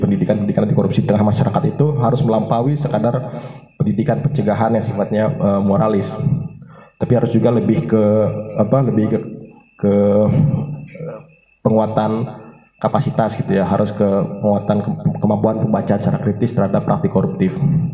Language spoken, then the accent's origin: Indonesian; Cirebon, West Java, Indonesia; Kemarin saya ke Cirebon gitu, itu kampung saya ternyata ada juga yang seperti itu gitu.